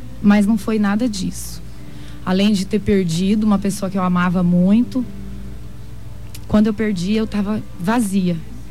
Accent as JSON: {"language": "Portuguese", "town": "Dourados", "region": "Mato Grosso do Sul", "country": "Brazil", "said": "Sou de Dourados."}